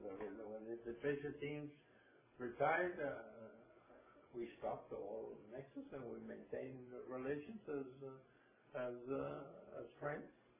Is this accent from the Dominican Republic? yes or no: no; Cuba; Nosotros somos cubanos.